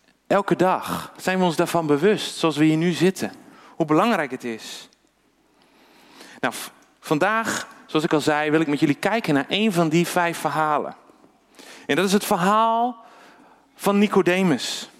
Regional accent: Netherlands; Nou, wij zijn Nederlanders, wij houden van water, of niet?

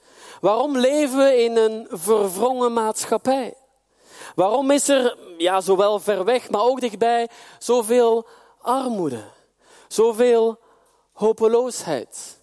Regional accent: Belgium; zoals wij in België zeggen, waar ik vandaan kom

